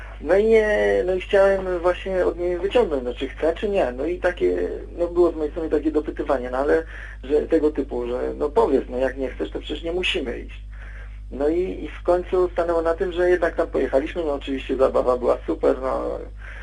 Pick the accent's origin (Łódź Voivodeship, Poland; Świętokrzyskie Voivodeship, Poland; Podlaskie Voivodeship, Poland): Łódź Voivodeship, Poland; Łódź; No zacznę od tego, że no ja jestem z Łodzi, tak?